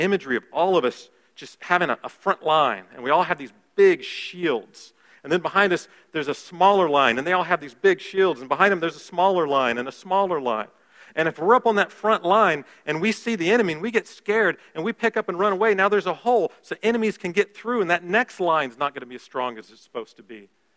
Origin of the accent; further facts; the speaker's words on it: Florida, United States; I'm from the South, although someone this morning told me I'm not really from the South. Panhandle of Florida, Southern.